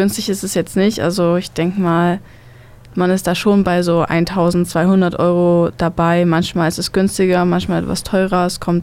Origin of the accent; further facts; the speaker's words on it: Thuringia, Germany; ich komme aus Saale-Holzland, aber ich gehe im Burgenlandkreis zur Schule.